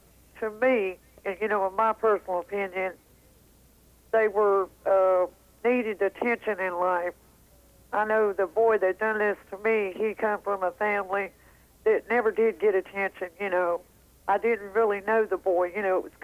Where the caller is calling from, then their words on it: Mooresboro, North Carolina, United States; I'm calling from Mooresboro, North Carolina.